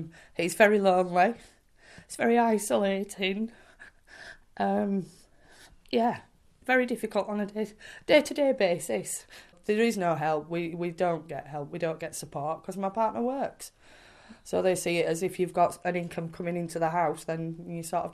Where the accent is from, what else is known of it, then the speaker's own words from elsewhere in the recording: South Kirkby, Yorkshire and the Humber, United Kingdom; I am 39 years old and I'm from South Kirby.